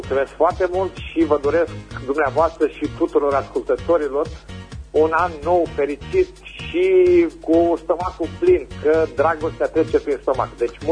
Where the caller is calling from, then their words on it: Berzovia, Caraș-Severin, Romania; din Berzovia.